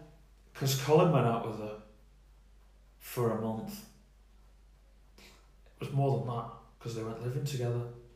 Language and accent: English; Yorkshire and the Humber, United Kingdom; accent: Yorkshire; I didn't know I had a posh voice, but I'd lost my Yorkshire accent. You know, when I went to, I've lost recordings of me when I was in Yorkshire.